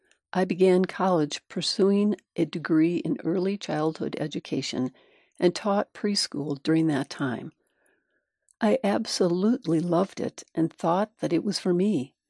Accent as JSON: {"language": "English", "town": "Flagstaff", "region": "Arizona", "country": "United States", "tie": "born or raised there", "said": "I was born and raised in Flagstaff. My children are attending some of the same schools I did."}